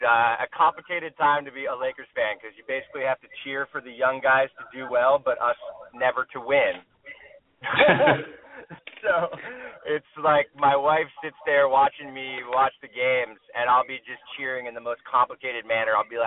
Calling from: Los Angeles, California, United States; Angeles. How you doing?

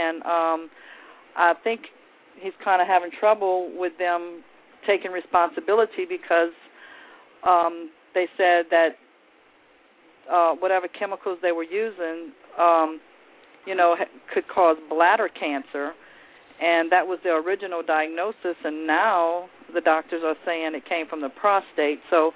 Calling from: Thibodaux, Louisiana, United States; I'm calling from Thibodaux, Louisiana.

